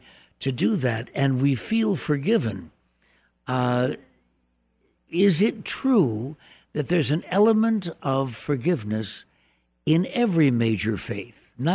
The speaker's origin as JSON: {"language": "English", "country": "Ireland", "said": "I am an Irish Catholic."}